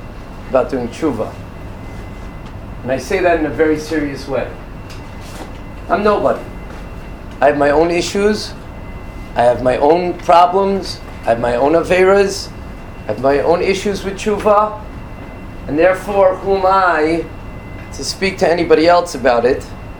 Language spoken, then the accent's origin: English; Brooklyn, New York, United States; You have to understand that I grew up in Brooklyn, and therefore I might be a little bit blunter than most people.